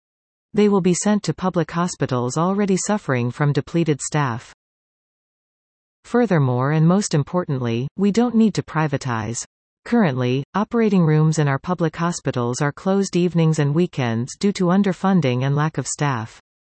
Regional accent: Canada; As a Canadian, I've always been proud of our universal health care.

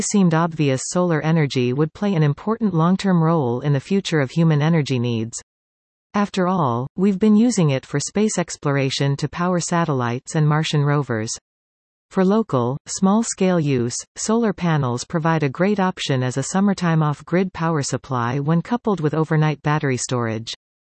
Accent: St. Albert, Alberta, Canada; I grew up in St. Albert and currently am a St. Albert property owner

